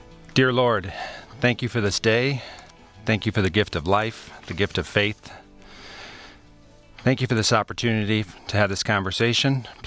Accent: Ann Arbor, Michigan, United States; I grew up in Ann Arbor, Michigan. I'm the fourth of five children

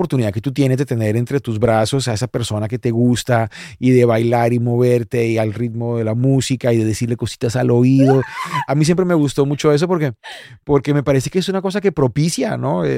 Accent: Colombia; Somos un poco coquetos y como los colombianos somos muy diversos porque hay muchas regiones, ¿no?

